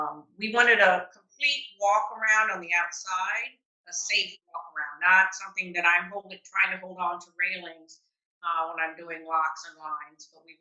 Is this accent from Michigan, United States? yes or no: yes; Michigan, United States; And we were both from the Great Lakes. I was from Michigan and he was from Ohio. So we were used to big water and grew up boating with our parents on big water.